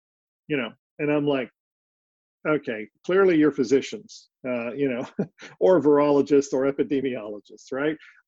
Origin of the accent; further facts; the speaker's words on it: Texas, United States; now I'm from East Texas, so I want to know, when you hear this accent that I'm going to do, that it's authentic.